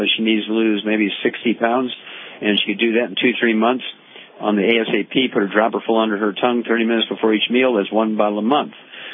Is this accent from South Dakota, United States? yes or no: no; Missouri, United States; Chuck, let's go to Missouri, my home state, and Phyllis.